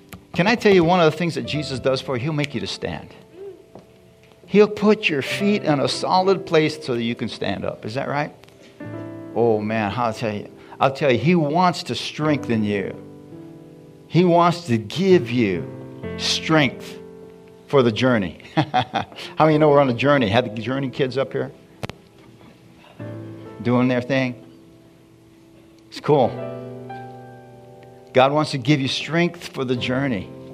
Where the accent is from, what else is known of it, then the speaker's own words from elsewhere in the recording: Bisbee, Arizona, United States; I remember when I was a young man growing up in Bisbee, Arizona.